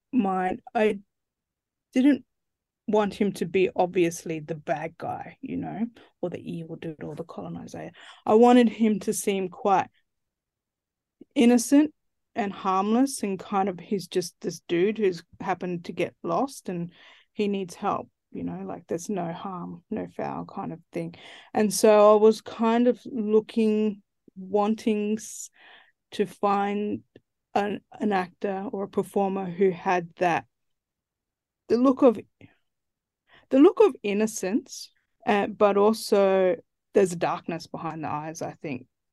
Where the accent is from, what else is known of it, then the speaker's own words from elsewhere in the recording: Central Australia, Australia; You know, for me, I'm from Central Australia. That's where I grew up. That's who I, you know, it's a part of me. It's who I am, you know, and I grew up in the bush a lot. You know, I spent a lot of my childhood out there